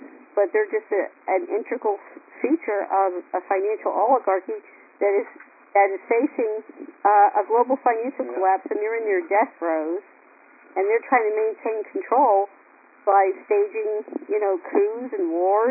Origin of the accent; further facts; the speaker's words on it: Boston, Massachusetts, United States; I was just 6 years old when Kennedy was assassinated, and I grew up in Boston. I was Irish, Democrat, Catholic.